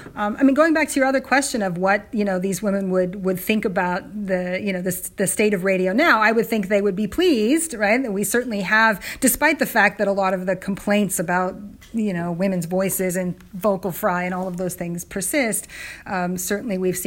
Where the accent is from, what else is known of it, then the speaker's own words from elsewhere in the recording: California, United States; I mean, I'm a Californian, so I think of it as that sort of valley girl